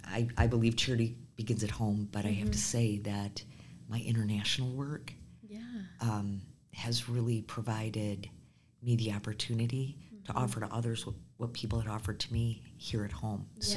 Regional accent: Farmington, Michigan, United States; also born or lived in Flint, United States; I was born in Flint, Michigan. Stayed there until I was seven and then moved. My dad got transferred and we moved to Farmington.

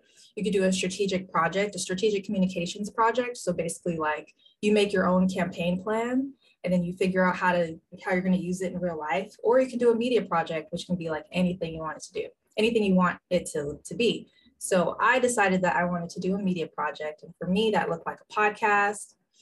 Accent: Plano, Texas, United States; I'm from Texas, Lone Star State. Specifically, I'm from the Dallas area, Plano, Texas

